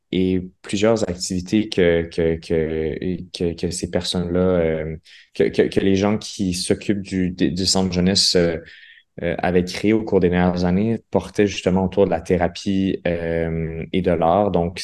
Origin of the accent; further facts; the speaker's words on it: Quebec, Canada; ma première langue, c'est le français du Québec.